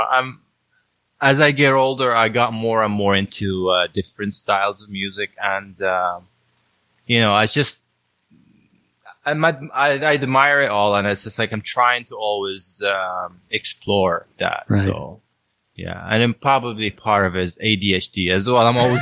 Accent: Palestine; moved away; also born or lived in Saudi Arabia; I'm from Palestine originally. My parents did a bit of traveling as well after the war, and we lived a bit in Saudi Arabia for work

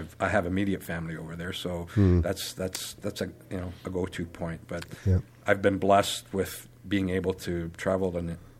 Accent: Cambridge, Ontario, Canada; I grew up in Cambridge

